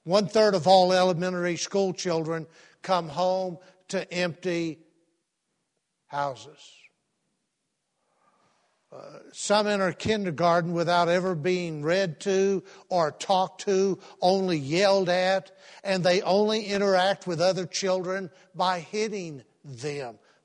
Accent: Odessa, Texas, United States; Everyone on the block that I grew up in Odessa, Texas, all the mothers stayed home.

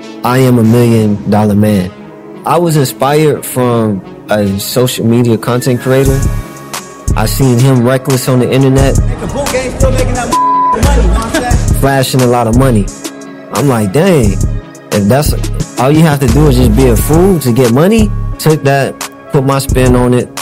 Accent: Jacksonville, Florida, United States; I said, I'm from Jacksonville. I'm from Florida.

